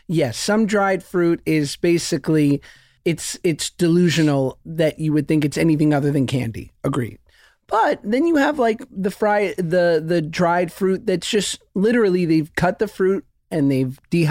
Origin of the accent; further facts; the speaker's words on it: United States; Of course I have. I'm an American.